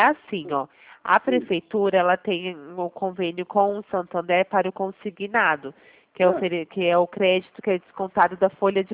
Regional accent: Araraquara, São Paulo, Brazil; Sou de Araraquara.

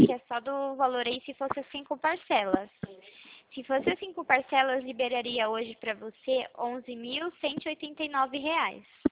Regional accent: Itu, São Paulo, Brazil; eu sou de São Paulo, é de Itu, cidade de São Paulo.

